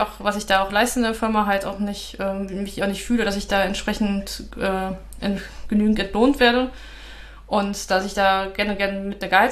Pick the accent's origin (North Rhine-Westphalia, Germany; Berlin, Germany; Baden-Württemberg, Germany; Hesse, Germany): North Rhine-Westphalia, Germany; moved away as an adult; ich war halt weg von zu Hause, also bin ich von NRW halt nach Baden-Württemberg gezogen